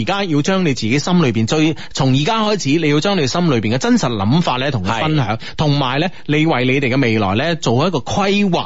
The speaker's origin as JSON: {"language": "Cantonese", "region": "Guangdong", "country": "China", "said": "其实佢特别是我哋广东人啊，我觉得啊特别呢心里面是想到好多嘢"}